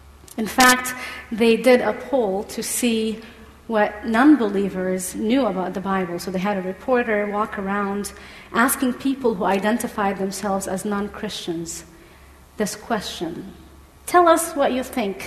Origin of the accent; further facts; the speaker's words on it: Egypt; trying to figure out where my accent is from, I am from Egypt